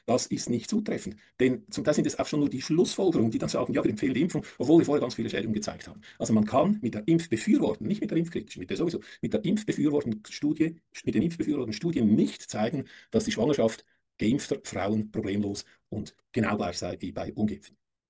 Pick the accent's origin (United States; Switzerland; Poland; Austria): Switzerland; ich habe mir die Schweizer Daten angeschaut, ich komme aus der Schweiz.